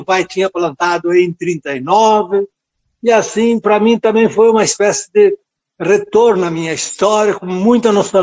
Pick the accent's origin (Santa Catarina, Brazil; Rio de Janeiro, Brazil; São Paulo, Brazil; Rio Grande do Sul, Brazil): Rio Grande do Sul, Brazil; Porto Alegre; Santidade, eu sou de Porto Alegre, lá perto da Argentina.